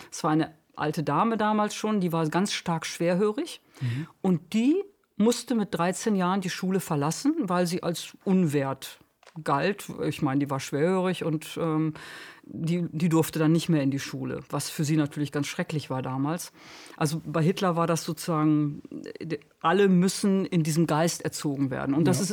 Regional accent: Bremen, Germany; also ich komme ja aus Bremen und das ist ja gleichzeitig auch ein Bundesland

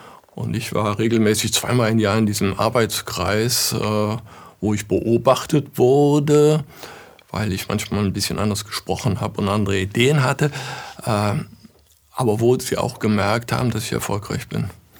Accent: North Rhine-Westphalia, Germany; wir kommen aus dem Oberbergischen, ländliche Region, ärmliche Region.

